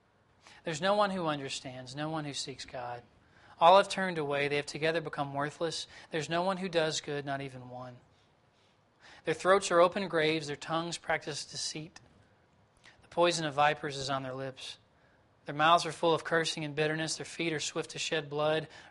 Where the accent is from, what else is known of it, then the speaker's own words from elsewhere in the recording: Southeast, United States; I grew up in the Southeast and pretty familiar with this area.